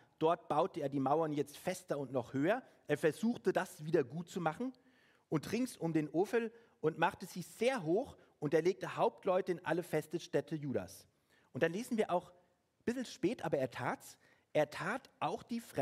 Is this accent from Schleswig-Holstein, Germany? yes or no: no; Frankfurt, Hesse, Germany; Ich habe einen Mentor, würde man sagen, wahrscheinlich in Frankfurt, wo ich groß geworden bin